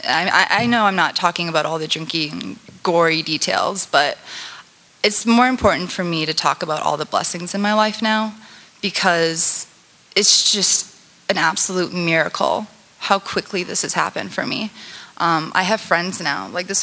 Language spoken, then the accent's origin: English; Canada; now in United States; Like, I'm Canadian. Have a green card, and you know, as a foreigner, three strikes and you're out of the country.